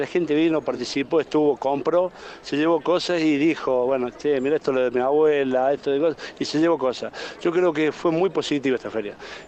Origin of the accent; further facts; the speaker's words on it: Villa Nueva, Córdoba, Argentina; yo soy de Villanueva, ¿no?